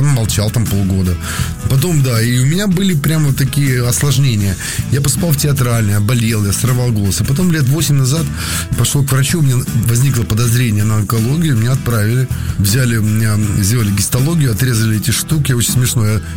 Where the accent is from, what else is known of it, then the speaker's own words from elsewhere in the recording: Eastern Ukraine, Ukraine; Ну, я украинец, советский украинец, и я такой восточный украинец, который жил долго на западной Украине.